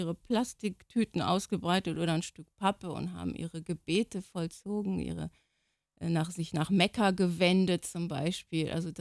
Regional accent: Lebanon; Als Kind im Libanon aufzuwachsen, ist, glaube ich, beinahe eine ideale Situation, weil die Gesellschaft unglaublich kinderfreundlich ist.

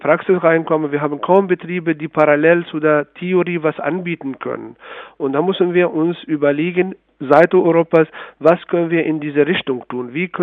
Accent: Tunisia; now in Germany; ich als Tunesier, ich meine, ich bin groß geworden auch in Deutschland oder in Tunesien, lebe in Deutschland

